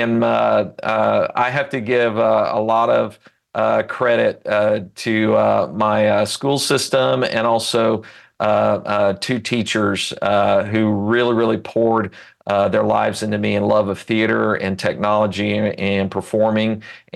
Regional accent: Edmond, Oklahoma, United States; I grew up in Edmond, Oklahoma, and that theater that we had is basically the size of an off-Broadway theater

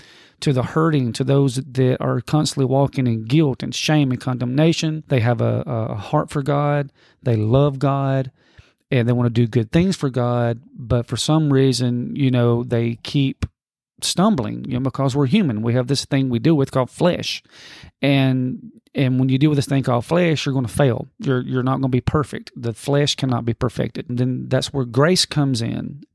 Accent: Alabama, United States; I'm from Alabama here in the South, and we have tons of fireflies in during the summer.

